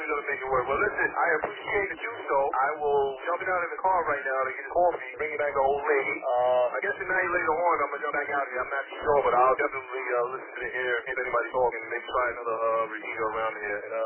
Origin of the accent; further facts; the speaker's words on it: New York City, New York, United States; I'm from New York City, and I hear another brother in New York City.